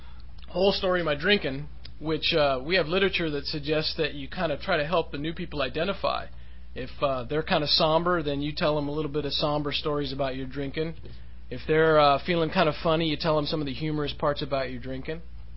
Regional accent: California, United States; When I was in Spain, I was raised in America. I had American history crammed down my throat. I had a very American perspective.

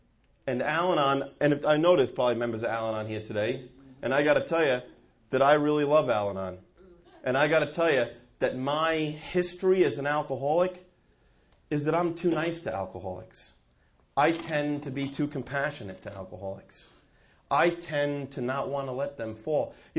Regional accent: New York, United States; now in New Jersey, United States; I live in New Jersey, but I am a New Yorker. I was born there, raised there.

